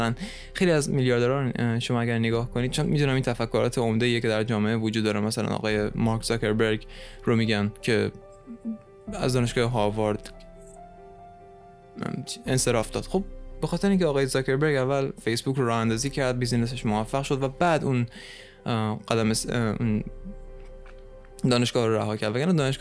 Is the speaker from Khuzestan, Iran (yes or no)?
yes; Ahvaz, Khuzestan, Iran; برم اهواز، همون اهواز شهر خودم زندگی کنم